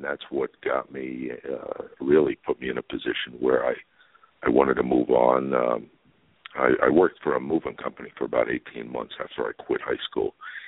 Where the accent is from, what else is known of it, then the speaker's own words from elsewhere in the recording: Newark, New Jersey, United States; also born or lived in Paterson; Well, I was born right here in New Jersey in Newark, and I lived there till I was about 12, and we moved to Patterson.